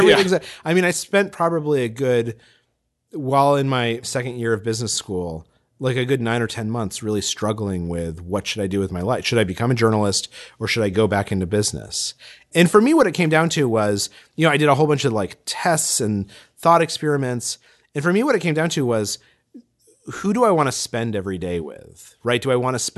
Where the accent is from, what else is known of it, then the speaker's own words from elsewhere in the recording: Albuquerque, New Mexico, United States; moved away as an adult; I grew up in New Mexico, in Albuquerque, New Mexico, and I left New Mexico to go to Yale.